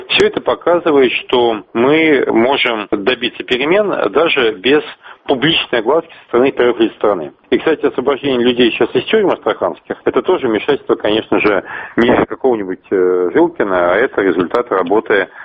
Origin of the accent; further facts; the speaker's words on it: Astrakhan, Astrakhan Oblast, Russia; Мой родной город это сколыхнуло